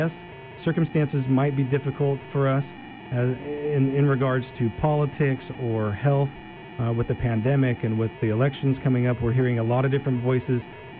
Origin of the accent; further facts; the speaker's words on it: United States; it kind of it communicates the feelings that I have as an American.